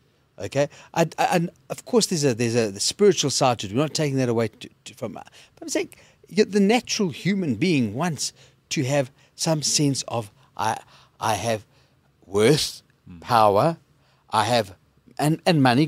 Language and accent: English; Johannesburg, Gauteng, South Africa; I'm very proud to come from Mayfair in Johannesburg. I'm proud that where I've come from and where my heritage lies.